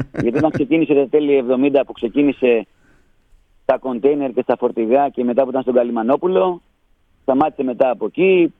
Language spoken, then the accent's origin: Greek; Athens, Attica, Greece; Εγώ γεννήθηκα Αθήνα και μεγάλωσα Κουκάκι, εκεί στην Ακρόπολη, Κουκάκι, εκεί στην περιοχή.